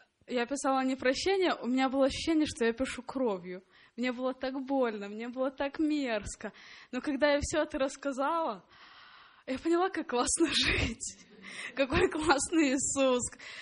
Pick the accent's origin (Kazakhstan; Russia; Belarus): Belarus; я из Беларуси.